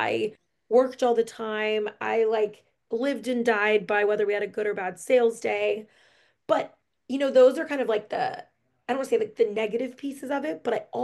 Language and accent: English; Oklahoma, United States; I grew up in Oklahoma. My dream was to start a clothing store.